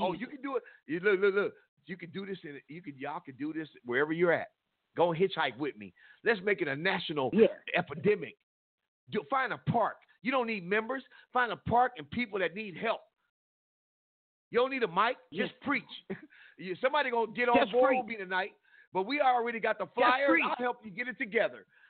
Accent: Compton, California, United States; But God has opened up an avenue in my hometown, Compton, California. Everybody know Compton?

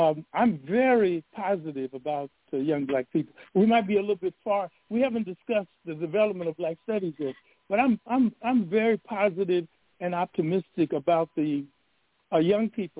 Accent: Los Angeles, California, United States; I went to Jefferson High School and George Washington Carver, a junior high school. I grew up in Los Angeles.

